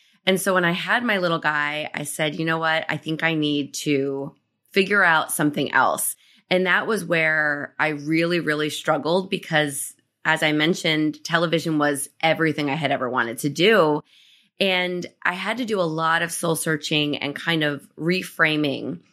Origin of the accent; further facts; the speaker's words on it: New Jersey, United States; My family and I grew up in New Jersey. And so I just needed that family around.